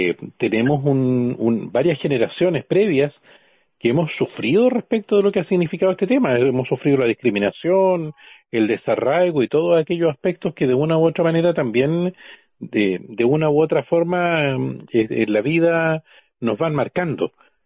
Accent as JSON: {"language": "Spanish", "town": "Santiago", "region": "Santiago Metropolitan Region", "country": "Chile", "tie": "born there", "said": "nací en Santiago, sin ningún tipo de acceso a conocer ni la cultura ni la lengua. Cuando llego acá me empiezo a interiorizar."}